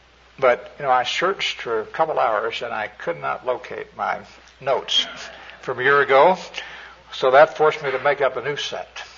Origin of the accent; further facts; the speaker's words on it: Oak Grove, Missouri, United States; born there; I was born in Jackson County, right out of Kansas City, and a place on the water tower, it says Oak Grove.